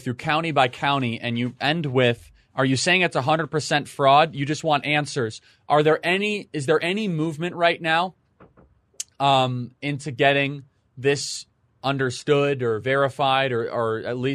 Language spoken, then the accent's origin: English; Illinois, United States; I'm from Northern Illinois.